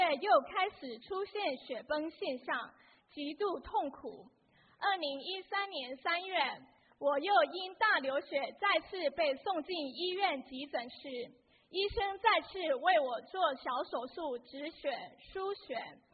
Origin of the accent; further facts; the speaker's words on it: Los Angeles, California, United States; 我是来自洛杉矶的